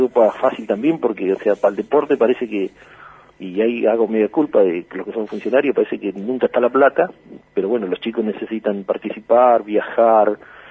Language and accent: Spanish; Paso del Sapo, Chubut, Argentina; no vamos invitados porque somos de Paso del Sapo.